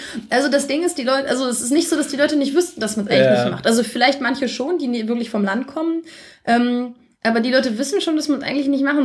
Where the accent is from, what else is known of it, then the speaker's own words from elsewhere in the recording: Lower Saxony, Germany; Also ich komme aus der Nähe von Osnabrück.